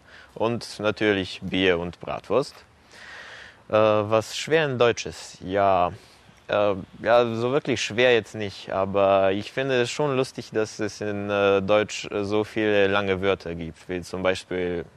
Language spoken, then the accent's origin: German; Leskovac, Jablanica District, Serbia; German is a second language; Ich komme aus Serbien, aus Leskovac. Das ist eine Kleinstadt im Süden des Landes, ungefähr 400 Kilometer von der Hauptstadt entfernt. Ich bin 19 Jahre alt und ich lerne Deutsch